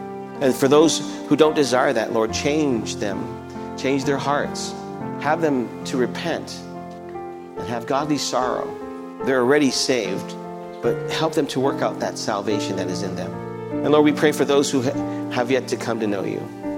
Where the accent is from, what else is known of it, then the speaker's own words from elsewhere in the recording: United States; No, I'm not Chinese. I'm not Chinese. You know, I'm American.